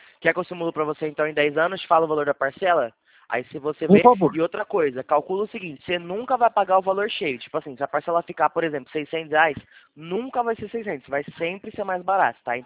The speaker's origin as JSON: {"language": "Portuguese", "town": "Birigui", "region": "São Paulo", "country": "Brazil", "tie": "born there", "lives_now": "Campinas, Brazil", "said": "Eu moro aqui em Campinas, na central de Campinas. Porém, eu nasci em Birigui, do lado de Araçatuba."}